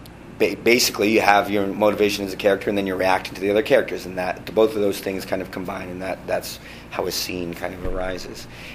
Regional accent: Palo Alto, California, United States; that was actually shot in my hometown in Palo Alto.

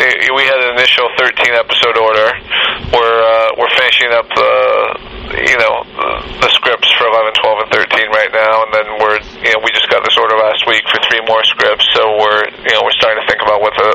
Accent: Illinois, United States; Yeah, I'm from Illinois originally, and I've spent a lot of time in Chicago

